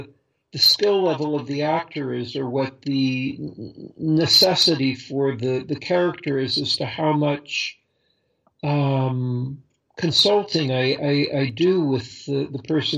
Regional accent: Los Angeles, California, United States; also born or lived in New York, United States; I was born in New York, but I only lived there till a very young age, and then moved to Los Angeles.

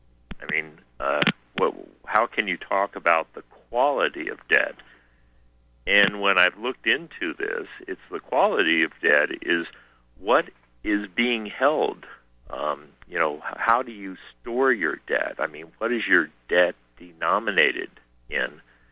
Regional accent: Montana, United States; I can swear I pretty much know which state I'm in, so I'm from Montana.

